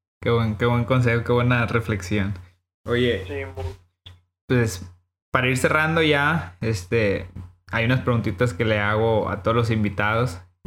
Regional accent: Ciudad Obregón, Sonora, Mexico; Yo soy de Obregón

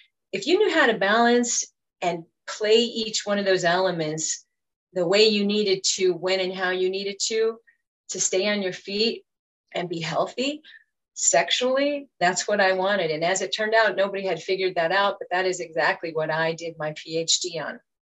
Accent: New Mexico, United States; No, I was born and raised in New Mexico.

